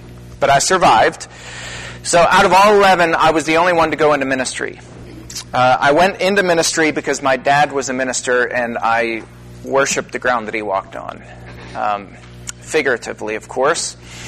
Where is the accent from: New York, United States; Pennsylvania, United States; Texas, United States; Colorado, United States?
Pennsylvania, United States; Shanksville; Somerset is just 10 miles from my hometown of Shanksville, Pennsylvania.